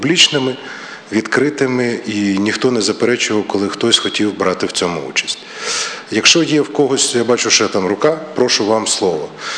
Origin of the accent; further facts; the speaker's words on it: Kyiv, Ukraine; я сам киянин